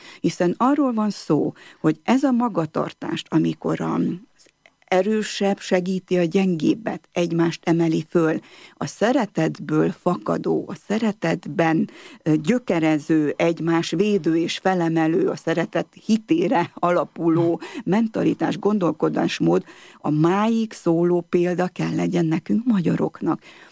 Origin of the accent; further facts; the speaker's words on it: Transylvania, Romania; Én magam is székely vagyok, mégpedig konok, de büszke székely